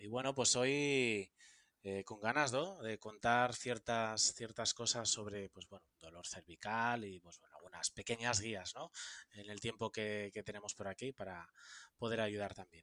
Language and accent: Spanish; Madrid, Community of Madrid, Spain; yo soy de Madrid